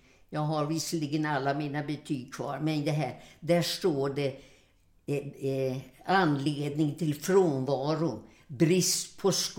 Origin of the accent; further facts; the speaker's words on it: Stockholm, Stockholm County, Sweden; Då bodde vi där på Liljeholmen.